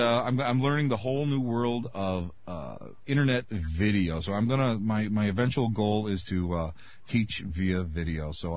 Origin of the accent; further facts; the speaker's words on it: Scotland, United Kingdom; it's free because I'm Scottish